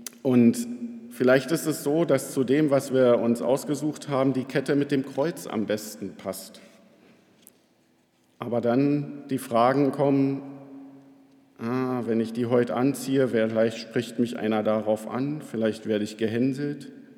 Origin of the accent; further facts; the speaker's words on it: Berlin, Germany; Das heißt, dass sich auch für uns als Berliner damit eine viel größere Möglichkeit ergibt